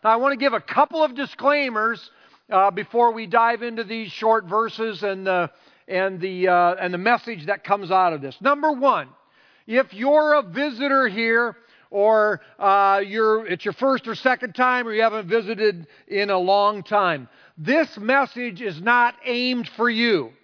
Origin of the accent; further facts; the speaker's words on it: Iowa, United States; I'm glad I'm from Iowa.